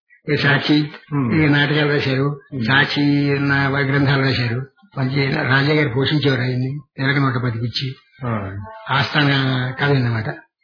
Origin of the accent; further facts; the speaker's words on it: Puttur, Andhra Pradesh, India; పుత్తూరు అనే గ్రామంలో మా స్వగ్రామం అది, అక్కడ గడిచింది కొన్నాళ్ళు.